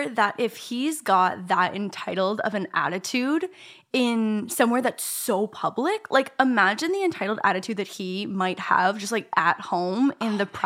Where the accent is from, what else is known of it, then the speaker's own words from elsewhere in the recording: Canada; Also, like, I'm Canadian, so, like